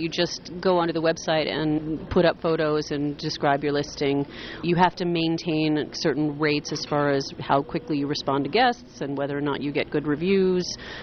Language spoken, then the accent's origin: English; New York City, New York, United States; also born or lived in California; now in Lake Placid, United States; Well, I grew up in New York City.